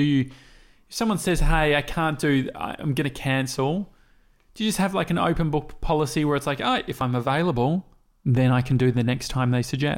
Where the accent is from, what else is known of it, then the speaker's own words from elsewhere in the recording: Australia; we come from Australia where basically everywhere we go out, you know, we have to be there 3 hours before.